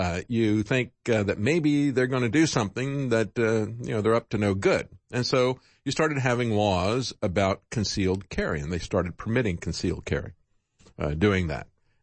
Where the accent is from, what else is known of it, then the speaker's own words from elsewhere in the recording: Virginia, United States; I'm not a Kentucky resident. I'm from Virginia.